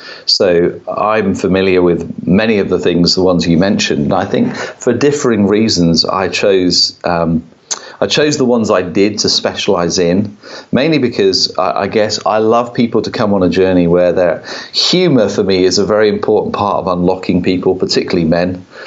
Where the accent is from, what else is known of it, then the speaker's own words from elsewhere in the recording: United Kingdom; And as a Brit, it's hard sometimes to boast in your own achievements.